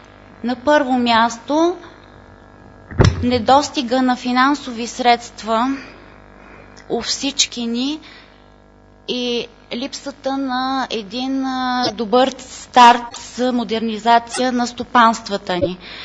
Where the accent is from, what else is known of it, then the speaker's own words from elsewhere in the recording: Pernik Province, Bulgaria; ние реално всички сме фермери от Пернишко, Брезнишко, Трънско